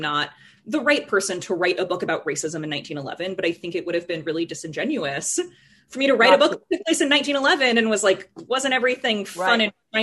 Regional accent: the West, United States; I grew up in the West. I have Native American friends and family members.

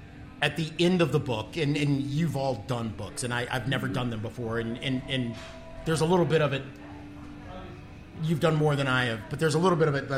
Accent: Prince George's County, Maryland, United States; Okay, yes, I'm from Prince George's County, but I'm probably not going to beat you up.

